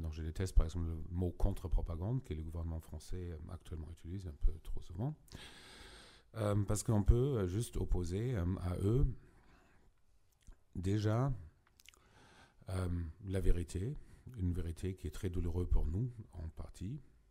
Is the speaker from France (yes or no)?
no; Germany; Donc, je suis allemand, donc pas toujours très diplomate, mais relativement direct, avec mes côtés arabes aussi.